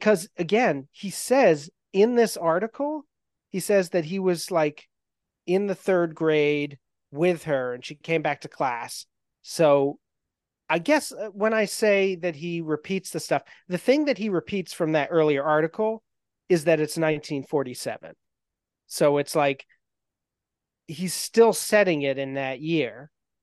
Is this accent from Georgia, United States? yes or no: no; New Hampshire, United States; I'm from New Hampshire.